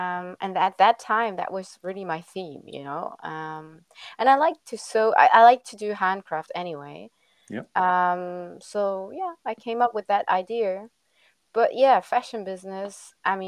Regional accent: Germany; English is a second language; My mother was German and my father French. And so I grew up bilingual, and I grew up in Germany

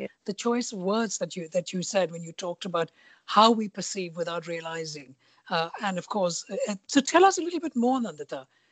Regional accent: India; growing up in India.

